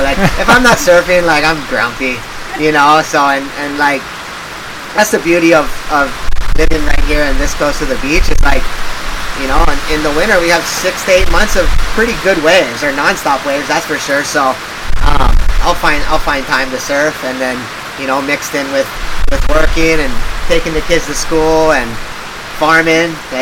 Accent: Hawaii, United States; Like, most of us grew up on the North Shore. I mean, I grew up on the South Side

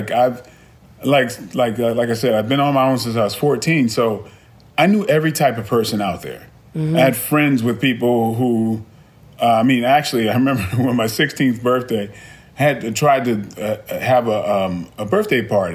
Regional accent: Brooklyn, New York, United States; I mean, I grew up in a tough environment. I was originally from Brooklyn.

